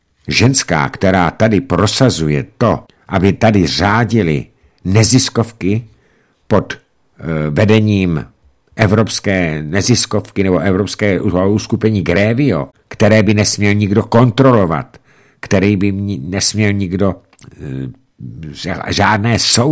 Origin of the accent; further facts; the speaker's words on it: Jáchymov, Karlovy Vary Region, Czechia; já jsem vyrůstal v rodině politického vězně v Jáchymově